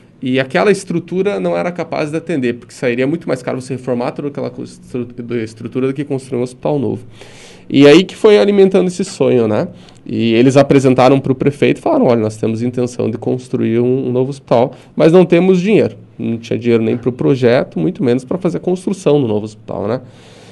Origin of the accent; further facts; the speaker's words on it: São Mateus, Brazil; Eu, por exemplo, sou nascido e criado em São Mateus. Eu nasci no Hospital Dr. Paulo Fortes.